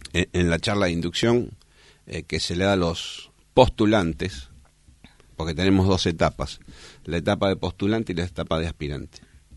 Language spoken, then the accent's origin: Spanish; La Boca, Buenos Aires, Argentina; yo soy nativo de La Boca. Mis padres y mis abuelos también. Yo vivía, para que conoce La Boca, en Suárez al 700